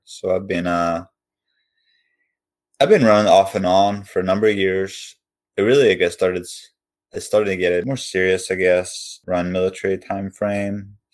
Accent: Northern Ireland, United Kingdom; now in North Carolina, United States; I'm from Northern Ireland, so I grew up there, born and raised. Yeah, I'm an American citizen.

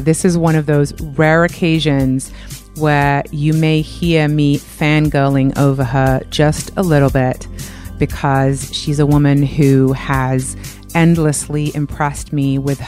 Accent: England, United Kingdom; I grew up in England, so I know the cold.

